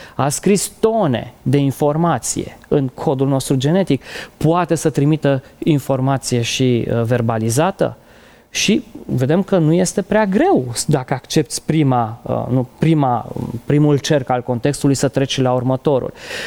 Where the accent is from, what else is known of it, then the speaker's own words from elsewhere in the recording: Romania; noi am crescut în România, în epoca comunistă